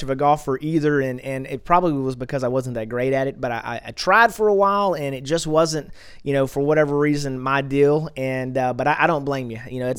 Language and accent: English; Texas, United States; now in Dallas, United States; I grew up in East Texas, which is a little different. I'm in the Dallas area now, but you know, I love it.